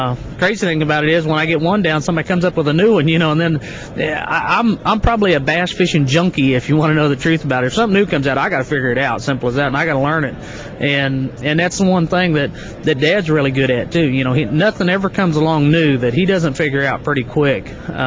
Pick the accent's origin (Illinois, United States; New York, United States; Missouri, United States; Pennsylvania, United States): Missouri, United States; I grew up on Lake of the Ozarks around in boat docks.